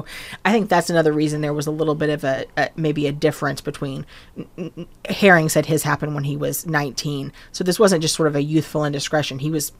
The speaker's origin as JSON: {"language": "English", "region": "the South", "country": "United States", "tie": "born or raised there", "said": "I mean, I grew up in the South, and I am not surprised at all that some of this stuff is coming up"}